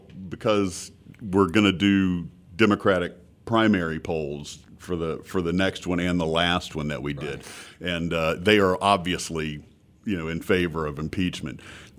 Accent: North Carolina, United States; and of course I grew up in North Carolina

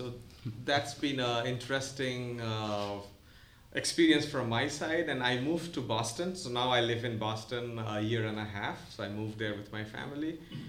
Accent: Patna, Bihar, India; Well, I grew up in India, in a small city called Patna.

